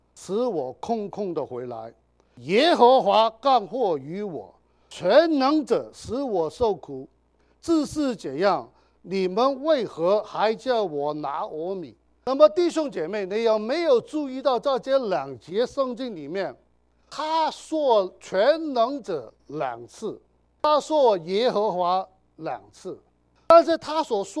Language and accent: Chinese; China; 我们中国人称呼神的时候，我们要小心啊